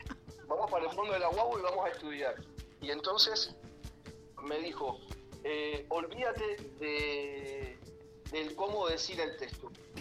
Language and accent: Spanish; Havana, Cuba; Yo soy cubano y habanero, como tú dices, de pura cepa, esté donde esté.